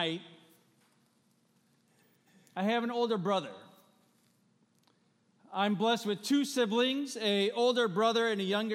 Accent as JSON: {"language": "English", "country": "United States", "said": "as a Filipino-American, I've always been mindful of my height."}